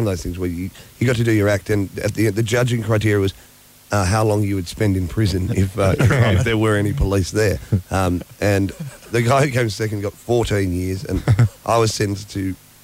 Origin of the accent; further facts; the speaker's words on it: Australia; I remember saying I'm Aussie. If I was any more Aussie, I'd have a hat on.